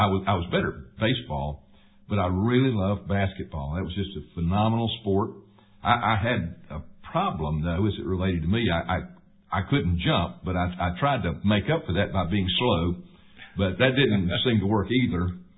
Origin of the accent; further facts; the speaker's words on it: Startex, South Carolina, United States; Well, I was born and raised in Startex, South Carolina. It's a small textile mill village in Spartanburg County, not too far from here in Greenville.